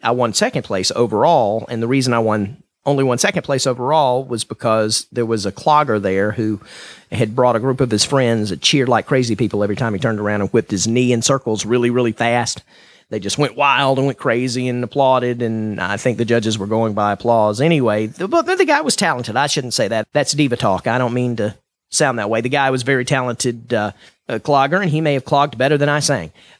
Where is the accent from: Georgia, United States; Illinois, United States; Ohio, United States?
Georgia, United States; I'm from Georgia, and so it's really easy to get into that redneck stage.